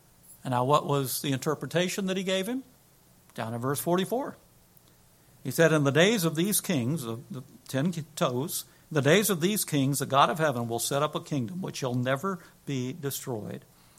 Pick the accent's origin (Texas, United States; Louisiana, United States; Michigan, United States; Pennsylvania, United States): Texas, United States; Houston; Now, I'm not trying to trash Houston, but I'm glad that it's my hometown.